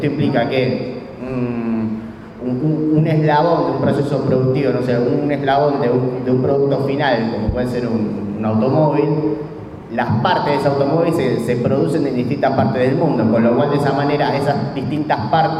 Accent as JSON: {"language": "Spanish", "country": "Argentina", "said": "Vengo de Argentina"}